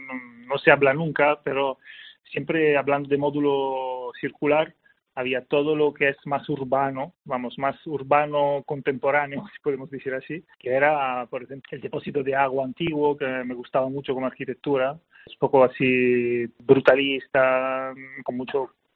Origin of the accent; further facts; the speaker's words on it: Paris, Île-de-France, France; Spanish is a second language; now in Spain; yo no soy ni español, entonces viniendo de fuera y viniendo de una ciudad de París